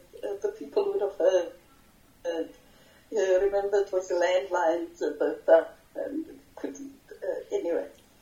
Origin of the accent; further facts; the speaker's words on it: South Africa; there were people working in the house who didn't know that I was from South Africa